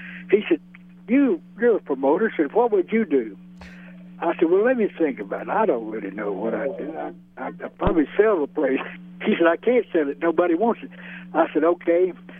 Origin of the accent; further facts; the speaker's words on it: Alabama, United States; We grew up together in Alabama. His grandfather had a farm next to my grandfather, and we used to play together, me and Charlie.